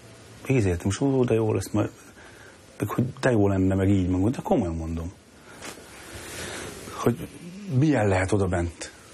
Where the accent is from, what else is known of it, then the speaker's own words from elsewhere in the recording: Törökszentmiklós, Jász-Nagykun-Szolnok, Hungary; Büszke vagyok rá, cigány vagyok, annak születtem, úgy is éltem kint, meg úgy is fogok. A mi családunk egy elég nagy családot, Törökszent Miklóson, mondhatom azt, hogy én cigántelepen nőttem föl.